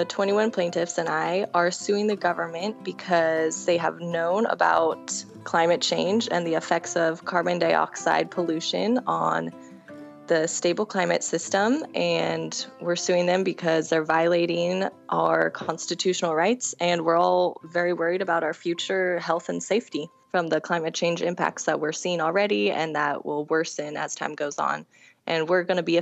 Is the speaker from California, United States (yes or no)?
no; Oregon, United States; In the mountains around my hometown in Oregon, I saw decreased level snowpacks year after year